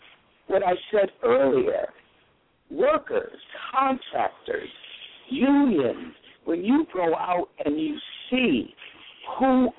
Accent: Boston, Massachusetts, United States; I am a Bostonian, born, educated, the whole realm, and I've watched my city change

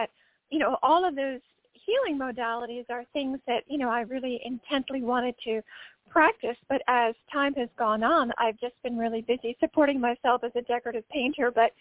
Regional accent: Ridgefield, Connecticut, United States; moved away as an adult; also born or lived in White Plains / Tarrytown; I was born in the White Plains Hospital. My parents lived in Tarrytown, New York, and then when I just turned 5, we moved up to Ridgefield, Connecticut, where I spent the rest of my youth, and then after high school, moved to Boulder

